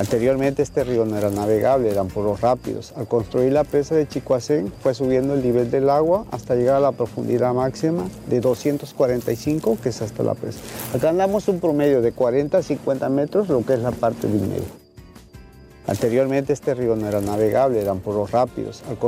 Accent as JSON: {"language": "Spanish", "region": "Chiapas", "country": "Mexico", "said": "Soy chiapaneco y me siento orgulloso."}